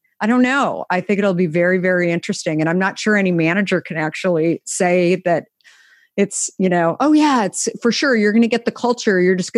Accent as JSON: {"language": "English", "town": "Scottsdale", "region": "Arizona", "country": "United States", "tie": "born or raised there", "said": "I grew up in Scottsdale, but when it was 100,000 people in Scottsdale, not what it is today."}